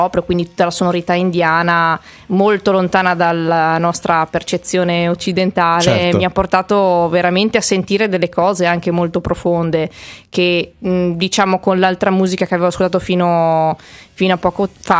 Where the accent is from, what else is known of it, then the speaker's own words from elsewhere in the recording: Bolzano, Trentino-Alto Adige, Italy; sono di Bolzano, nata a Bolzano